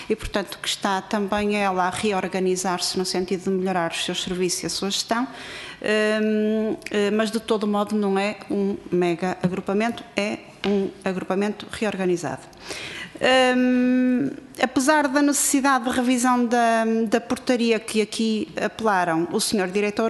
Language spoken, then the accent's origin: Portuguese; Maia, Porto, Portugal; sou natural do Conselho da Maia e esta questão também me é cara.